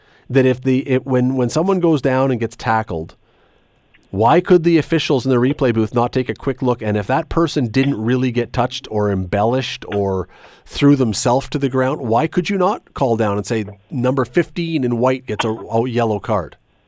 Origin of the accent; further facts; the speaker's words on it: Canada; maybe it's just I'm brought up as a Canadian.